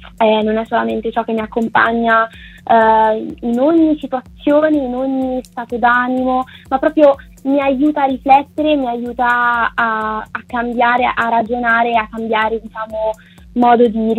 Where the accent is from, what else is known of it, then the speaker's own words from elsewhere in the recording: Perugia, Umbria, Italy; Ero in una città che non è la mia, perché io sono di Perugia